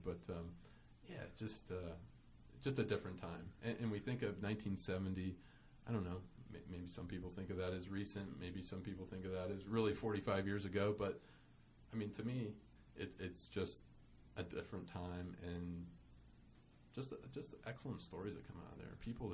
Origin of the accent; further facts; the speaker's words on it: Akron, Ohio, United States; I'm not an elder guy. I'm from Akron, actually.